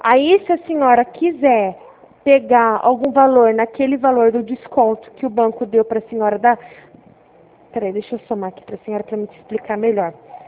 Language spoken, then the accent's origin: Portuguese; Ribeirão Preto, São Paulo, Brazil; Eu sou da cidade de Ribeirão Preto.